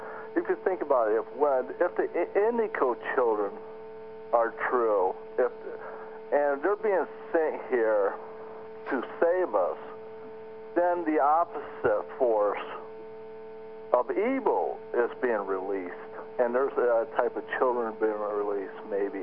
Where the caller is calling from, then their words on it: Phoenix, Arizona, United States; Hi, Kevin. … calling from Phoenix.